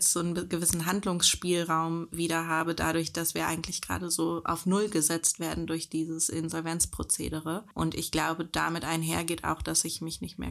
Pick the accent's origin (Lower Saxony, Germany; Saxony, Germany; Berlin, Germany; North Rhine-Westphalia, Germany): Berlin, Germany; ich bin 37 Jahre alt, bin Berlinerin und lebe mit meinem Partner und meinem einjährigen Sohn und meinem fast 15-jährigen Dackel in Kreuzberg.